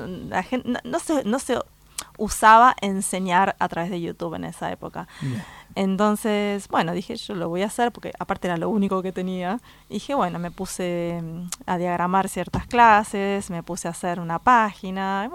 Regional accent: Argentina; moved away as an adult; aproximadamente como en el 2000 empecé mi travesía fuera de Argentina trabajando en cruceros, después volví, después me fui de vuelta

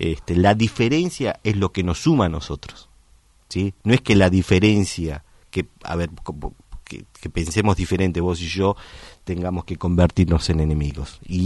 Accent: Argentina; El día que entendamos que eso somos los argentinos, ¿sí? Que somos el mejor pueblo del mundo, porque es la mezcla

